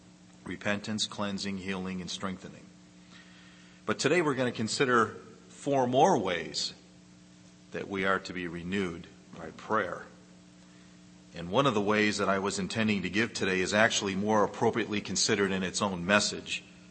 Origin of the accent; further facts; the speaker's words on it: Detroit, Michigan, United States; It's always nostalgic when I come here because, you know, I'm from the Detroit area.